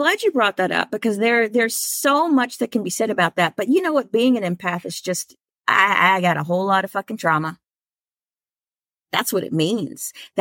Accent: Texas, United States; And I grew up in Texas where no one talks about anything negative.

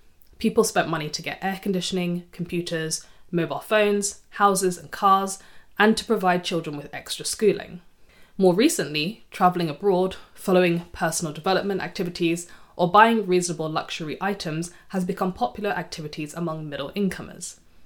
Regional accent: United Kingdom; This is particularly interesting to me as a British person

